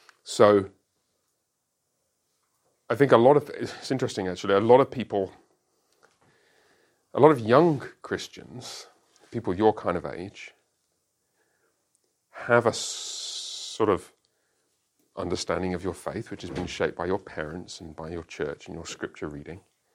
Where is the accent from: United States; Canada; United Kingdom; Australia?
United Kingdom; London; Suppose you want to travel to my hometown, London.